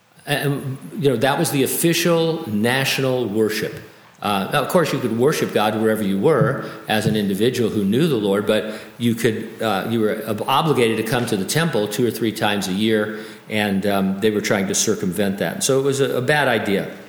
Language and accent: English; San Bernardino, California, United States; I now hold the honor of having lived in my hometown of San Bernardino is now the worst place in California to live.